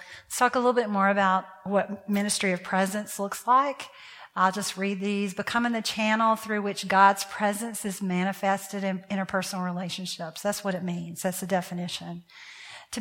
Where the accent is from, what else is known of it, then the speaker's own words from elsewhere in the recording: United States; also born or lived in Portland; now in New Orleans, United States; I'm in New Orleans, but I grew up in the Bible Belt.